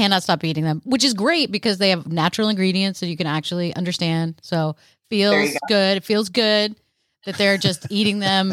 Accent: Texas, United States; my dad is Japanese and my mom is Irish English and I grew up in Texas

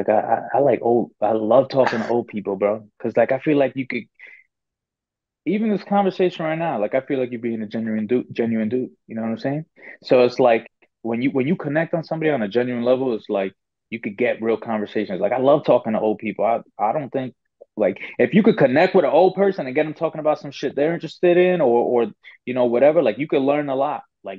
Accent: United States; That wasn't my growing up. I grew up in the States. You know what I'm saying? That wasn't my come up.

